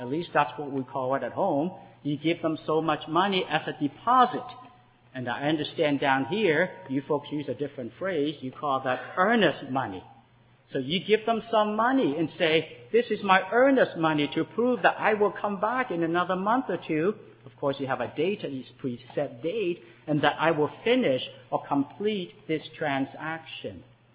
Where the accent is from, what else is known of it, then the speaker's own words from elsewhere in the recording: Canada; Now, some of you and Canadians, and we as Canadian perhaps won't even understand this word as much as our American brethren.